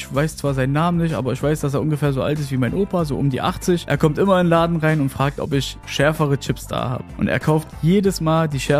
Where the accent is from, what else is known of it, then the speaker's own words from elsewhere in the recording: Gera, Thuringia, Germany; also born or lived in Caucasus; Also ich bin ursprünglich aus dem Kaukasusgebiet. Meine Eltern sind nach Deutschland geflohen, 98, und seitdem bin ich eigentlich in Gera. Ich bin hier groß geworden